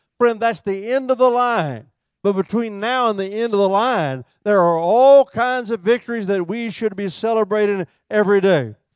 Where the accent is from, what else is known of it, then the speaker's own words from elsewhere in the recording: Midwest, United States; born there; I was born in the Midwest, and I have a tendency to be lazy when it comes to things like that.